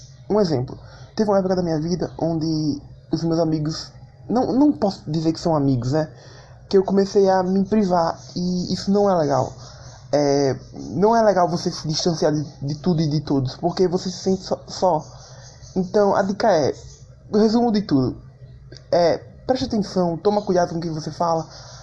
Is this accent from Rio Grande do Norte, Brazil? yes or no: yes; Natal, Rio Grande do Norte, Brazil; Sou do Natal, Rio Grande do Norte. Acabei de fazer 18 anos.